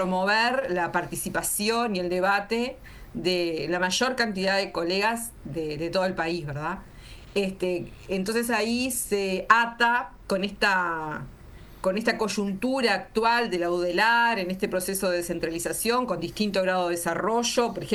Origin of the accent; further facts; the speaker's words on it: Montevideo, Uruguay; moved away as an adult; now in Melo, Uruguay; estoy en Melo hace muchos años. Si bien soy de Montevideo, estoy radicada en Melo hace más de 30 años, y he tenido mi desarrollo profesional aquí en Cerro Largo.